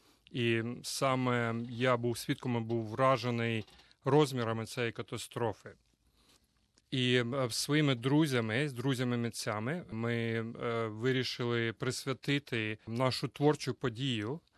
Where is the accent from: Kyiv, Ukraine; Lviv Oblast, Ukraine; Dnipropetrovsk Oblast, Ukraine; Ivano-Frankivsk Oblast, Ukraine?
Kyiv, Ukraine; born there; я народився в Києві, на Україні. В 1970 році